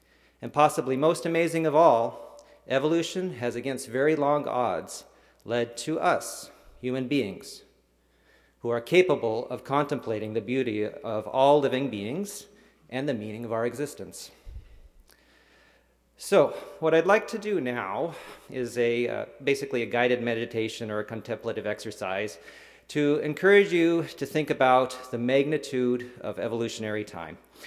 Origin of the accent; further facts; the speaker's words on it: Missoula, Montana, United States; moved away as an adult; I think growing up in Missoula, Montana, with my parents, who encouraged me to get outside.